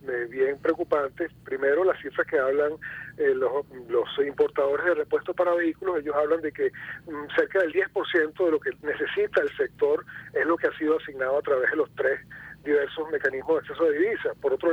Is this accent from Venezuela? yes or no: yes; Venezuela; Para nosotros los venezolanos, es bueno siempre recordar que nosotros, antes que comerciantes, somos venezolanos